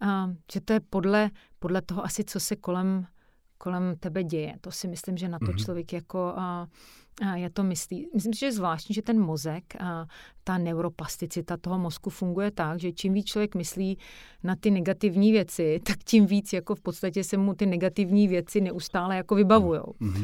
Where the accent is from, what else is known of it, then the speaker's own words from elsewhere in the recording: Pardubice, Pardubice Region, Czechia; ale jsem do Pardubice mi jezdila vždycky hrozně ráda, tam mám i sestřenici a do dneška vlastně tam jezdíme, takže to je moje rodné město.